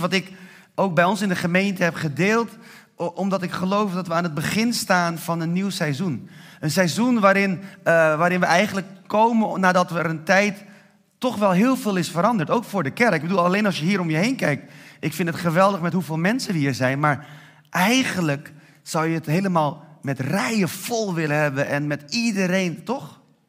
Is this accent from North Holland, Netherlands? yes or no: yes; Haarlem, North Holland, Netherlands; ik kom uit Haarlem.